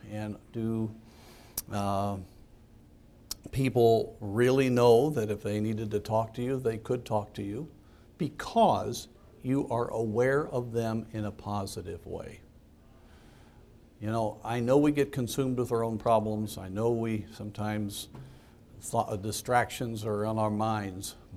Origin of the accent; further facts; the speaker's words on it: United States; I'm still proud to be an American. I'm unapologetic about being an American.